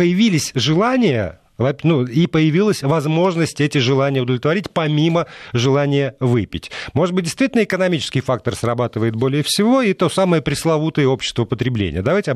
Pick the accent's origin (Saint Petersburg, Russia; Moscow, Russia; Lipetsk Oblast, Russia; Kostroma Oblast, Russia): Saint Petersburg, Russia; такая срочная новость из моего родного города пришла.